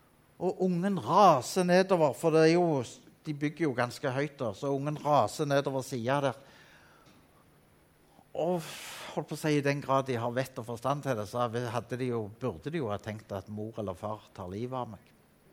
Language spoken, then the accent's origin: Norwegian; Rogaland, Norway; Jeg er rogalending, hvis ikke du har allerede gjenkjent det på dialekten.